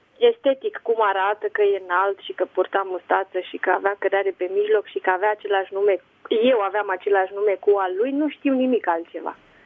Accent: Tulcea, Tulcea County, Romania; now in Craiova, Romania; Sunt crescută la Tulcea și căsătorită la Craiova.

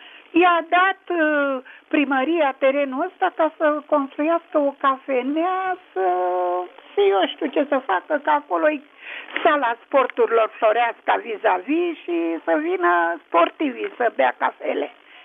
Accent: Bucharest, Romania; și sunt din București.

